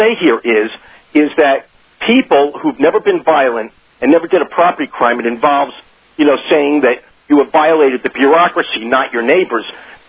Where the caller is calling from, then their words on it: Oyster Bay, New York, United States; Okay, I'm calling you from Oyster Bay, Long Island. However, the home of Theodore Roosevelt.